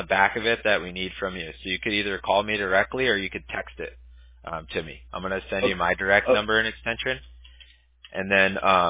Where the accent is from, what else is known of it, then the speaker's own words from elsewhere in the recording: California, United States; Forgive me if I pronounced that wrong. I'm from SoCal, so.